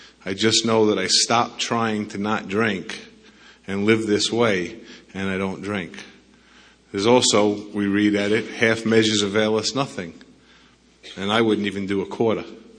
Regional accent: New York, United States; accent: New York; now in Arizona, United States; I know my accent's from New York, so just to get confused. Back in New York and now living in Arizona, people don't quite understand when you say you're recovered.

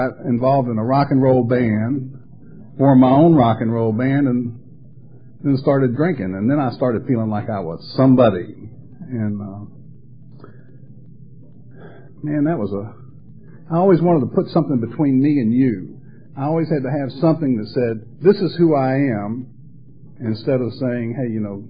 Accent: Atlanta, Georgia, United States; moved away as an adult; also born or lived in Charleston; now in Myrtle Beach, United States; And they put down that I'm from Charleston, but actually I'm from Atlanta. I grew up in Atlanta.

